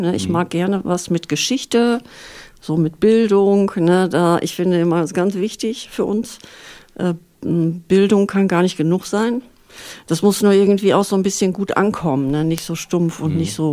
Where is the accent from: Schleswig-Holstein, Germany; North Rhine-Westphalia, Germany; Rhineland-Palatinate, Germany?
North Rhine-Westphalia, Germany; Fröndenberg; born there; Ja, ich bin so ein halbes Hammerkind. Ich bin eigentlich in Fröndenberg geboren, an der Ruhr.